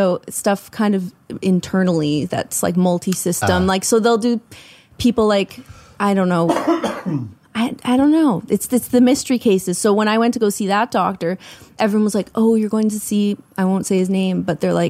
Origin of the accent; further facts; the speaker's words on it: Ontario, Canada; also born or lived in Prince Edward Island; I'm from Ontario, actually. Okay. My husband's from PEI. We lived in PEI for a bit.